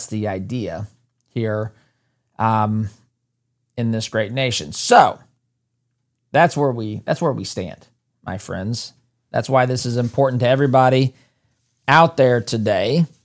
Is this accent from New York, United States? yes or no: no; Indiana, United States; I know, look, we talked a lot about Indiana today. That is my home state, but this is happening all across the country.